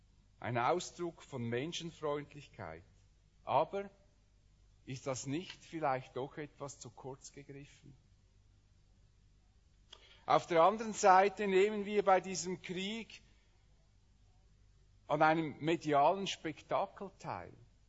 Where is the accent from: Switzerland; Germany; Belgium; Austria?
Switzerland; wenn ich als Schweizer, der jetzt glücklicherweise müsste ich jetzt ja nicht mehr einrücken